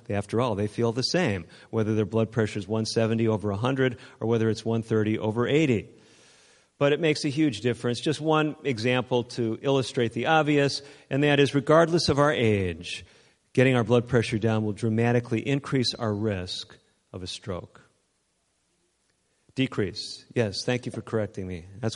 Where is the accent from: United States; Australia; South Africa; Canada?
United States; California; I'm from Northern California, outside of Sacramento.